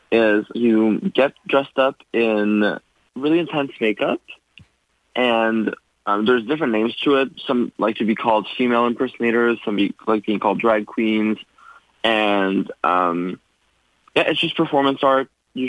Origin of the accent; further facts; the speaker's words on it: Sturgeon Falls, Ontario, Canada; now in Toronto, Canada; And I'm from Sturgeon Falls originally, but now I live in Toronto.